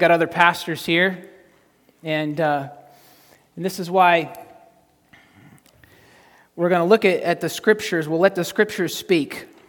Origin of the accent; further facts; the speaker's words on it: United States; I am filthy rich, and that's simply just because I'm American, not because I have a lot of money.